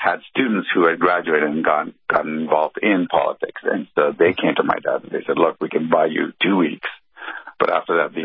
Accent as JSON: {"language": "English", "country": "Ghana", "tie": "born or raised there", "also_born_or_lived": "Jamaica / Ethiopia / Sudan / Yemen", "said": "Well, I was born in Ghana, and I grew up in Jamaica, Ethiopia, Sudan, and Yemen."}